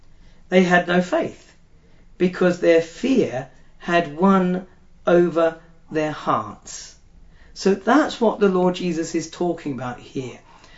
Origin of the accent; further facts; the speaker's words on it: Colchester, East of England, United Kingdom; my hometown of Colchester as a young man.